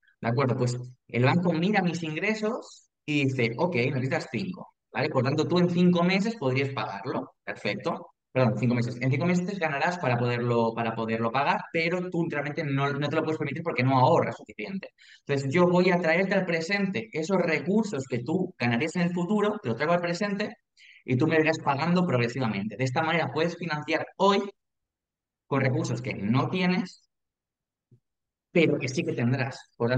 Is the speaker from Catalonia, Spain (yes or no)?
yes; Barcelona, Catalonia, Spain; yo soy un chaval de Barcelona directamente